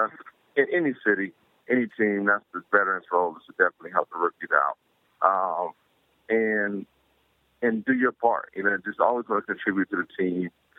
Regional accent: Hallandale, Florida, United States; it was back in my hometown in Hollandale, Florida.

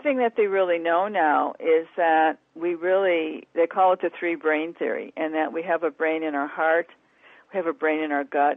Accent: Midwest, United States; I'm from the Midwest.

